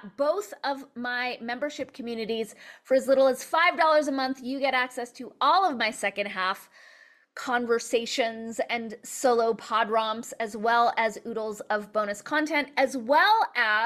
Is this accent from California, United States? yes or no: yes; Los Angeles, California, United States; So I grew up in Los Angeles, which was not an easy place to grow up with a positive, physical image, positive body image, especially in the 70s and 80s